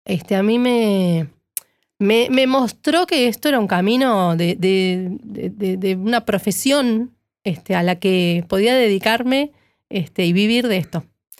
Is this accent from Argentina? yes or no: yes; General Roca, Río Negro, Argentina; Se editó en Río Negro, en General Roca, que es donde yo nací.